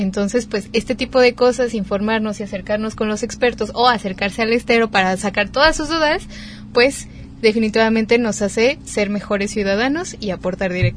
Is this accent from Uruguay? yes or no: no; Toluca, State of Mexico, Mexico; now in Bahía de Banderas, Mexico; esto es muy típico allá en mi pueblo, en Toluca.